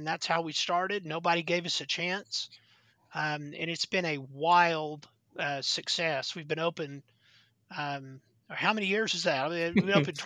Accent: Oklahoma, United States; I was born and raised in Oklahoma, didn't train in Oklahoma, but came home.

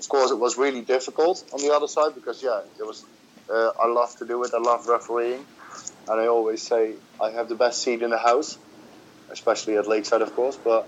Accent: Netherlands; English is a second language; I'm from Holland and it's the Dutch Open

